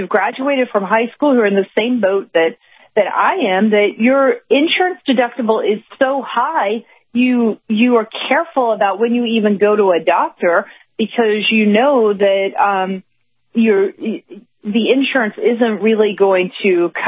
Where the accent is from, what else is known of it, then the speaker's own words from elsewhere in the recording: United States; It's hard to imagine that as an American who grew up in America with the freedom and liberty that we have had and experienced in our lifetimes.